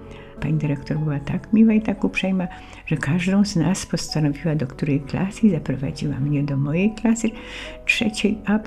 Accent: Poznań, Greater Poland Voivodeship, Poland; born there; No więc ja się urodziłam w Poznaniu, w rodzinie inteligenckiej.

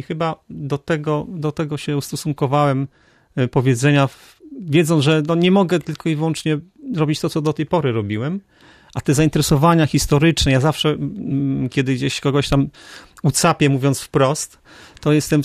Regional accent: Szczecin, West Pomeranian Voivodeship, Poland; W końcu jestem szczecinianinem od urodzenia, że znam to miasto, że interesuję się jego historią i będzie mi łatwiej opowiadać o Szczecinie.

